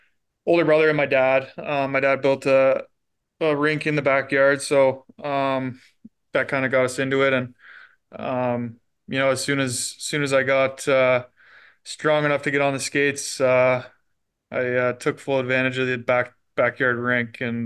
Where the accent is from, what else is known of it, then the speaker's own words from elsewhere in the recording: Ontario, Canada; I grew up obviously outside of Ottawa, so I was a huge Sens fan.